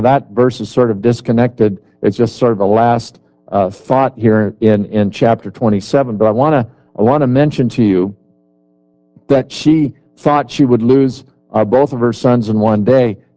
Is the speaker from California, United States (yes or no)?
yes; California, United States; So I'm a Californian, and I'm also an American.